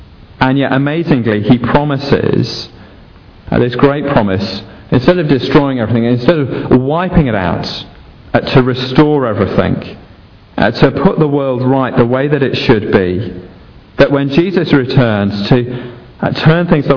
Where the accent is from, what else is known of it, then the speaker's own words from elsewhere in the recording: Sheffield, Yorkshire and the Humber, United Kingdom; I grew up in Sheffield